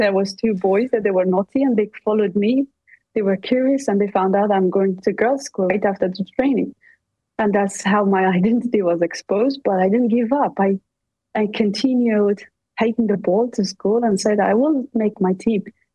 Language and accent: English; Pakistan; now in Afghanistan; We came back to Afghanistan with different mindset because we grew up in Pakistan early on. Many refugees, Afghan refugees, came back.